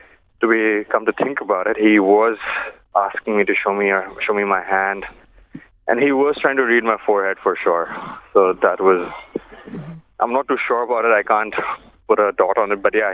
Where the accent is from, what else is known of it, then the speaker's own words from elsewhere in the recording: India; I think he pretty much understood that I'm from India because of my features.